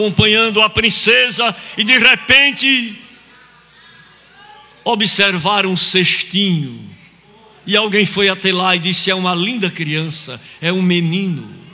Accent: Northeast Region, Brazil; Eu sou lá do Nordeste, eu tenho que pregar na linguagem que o povo entenda

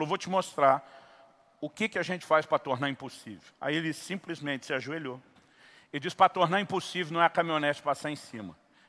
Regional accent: Campinas, São Paulo, Brazil; moved away; mudei para o Paraná, estou no Paraná desde dezembro de 93, eu saí de Campinas, estado de São Paulo, que é a segunda maior cidade do maior estado. Eu cresci na selva de pedra, não conhecia nada da agricultura.

